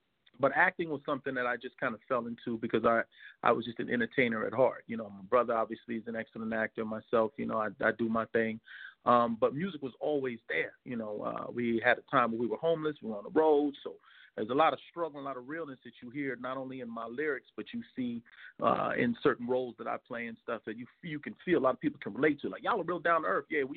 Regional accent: West Coast, United States; So, you know, I grew up on the West Coast.

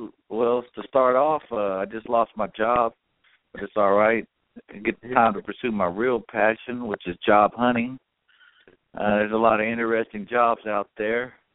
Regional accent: Van, Texas, United States; Well, I'm actually from the Dallas-Fort Worth area. I grew up in a small country place called Van.

